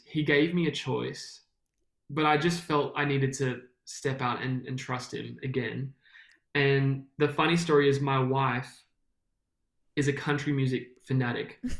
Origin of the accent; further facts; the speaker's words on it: Melbourne, Victoria, Australia; we grew up in Melbourne, born and raised, and we both come from